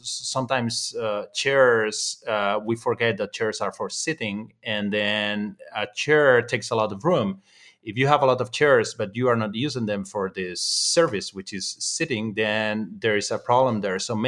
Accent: Spain; English is a second language; I should have explained that I'm from Spain, but I also write in Spanish.

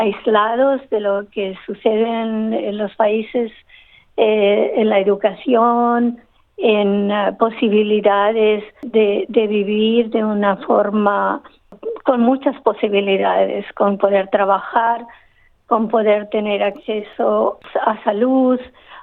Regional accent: Andalusia, Spain; Yo vengo del sur de Andalucía, donde los musulmanes estuvieron por más de 500 años también.

